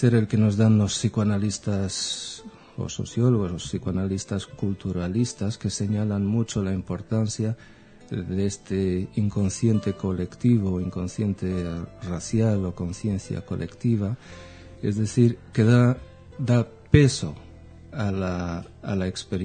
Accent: Israel; accent: strange mix; moved away as an adult; also born or lived in Lisbon, Portugal; now in Madrid, Spain; mi acento es una mezcla rara, porque yo nací en Lisboa, concretamente en el año 59, y la adolescencia la pasé en Israel, donde cursé mis estudios de bachillerato, y desde entonces vivo en Madrid, desde el 78

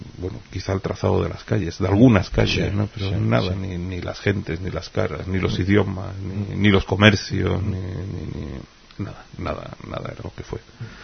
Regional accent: Madrid, Community of Madrid, Spain; born there; yo nací en Madrid, mi familia paterna sí era de Tetuán.

